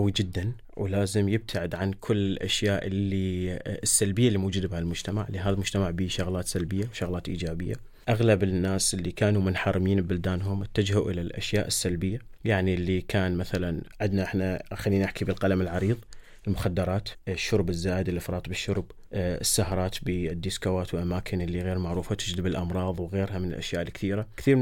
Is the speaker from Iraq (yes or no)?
yes; Iraq; now in Germany; أنا كعراقي أمثل بلدي العراق، لأنه أنا اليوم اللي يشوفني بالشارع، حتى وإن كنت أحمل الجواز أو الجنسية الألمانية، حتى وإن كنت صار لي 25 30 40 سنة بهذا البلد، بالأول بالأخير أسمى عراقي مقيم أو عراقي مولود